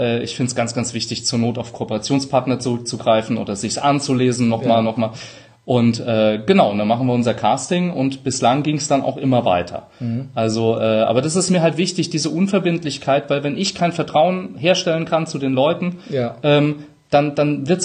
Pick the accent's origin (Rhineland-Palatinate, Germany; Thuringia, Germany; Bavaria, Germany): Rhineland-Palatinate, Germany; Brechstange, ich bin Pfälzer, manchmal SCH statt CH.